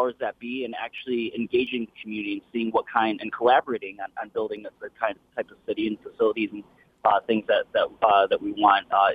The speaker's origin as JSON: {"language": "English", "town": "Flint", "region": "Michigan", "country": "United States", "said": "I'm from Flint, Michigan, and Flint, Detroit have, always had a certain kind of kinship with each other."}